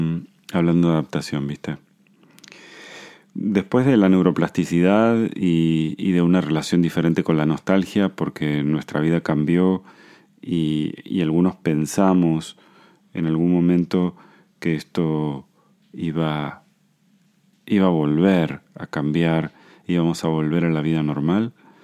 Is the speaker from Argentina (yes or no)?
yes; Argentina; born there; los que nacimos en Argentina